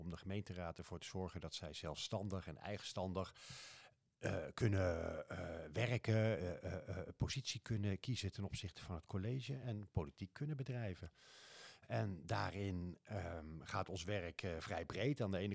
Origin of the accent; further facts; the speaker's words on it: Gelderland, Netherlands; Nu ben ik zelf geen Twent, zoals je vast al wel gehoord had, maar ik kom van de Veluwerand.